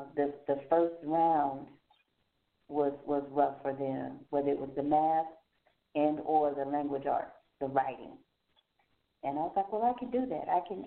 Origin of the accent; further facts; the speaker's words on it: Atlanta, Georgia, United States; those are the people who I saw as a little girl growing up in Atlanta who had the lawn mower businesses.